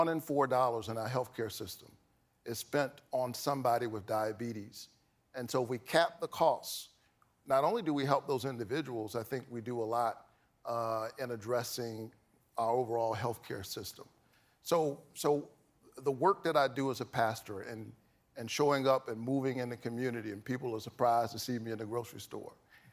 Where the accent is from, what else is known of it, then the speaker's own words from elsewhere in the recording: the South, United States; Look, I grew up in the South.